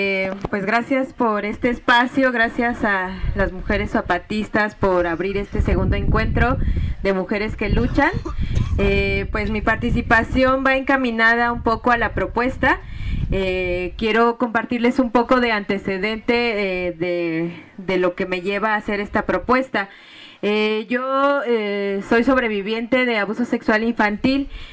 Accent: Mexico City, Mexico; yo estudié, soy de la Ciudad de México

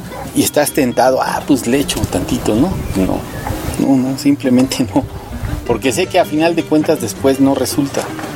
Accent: San Nicolás Totolapan, Mexico City, Mexico; soy originario de San Nicolás Totolapan.

